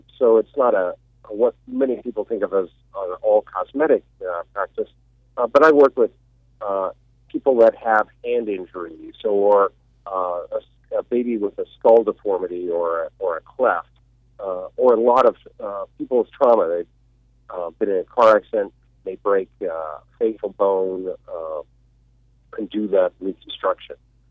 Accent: Hays, Kansas, United States; I'm a surgeon. I'm from Hayes, Kansas, though, and as a fifth-generation Kansan, we're all neighbors.

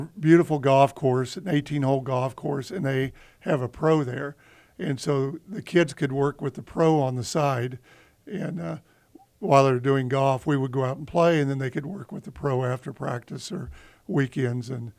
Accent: Council Grove, Kansas, United States; I grew up in Council Grove.

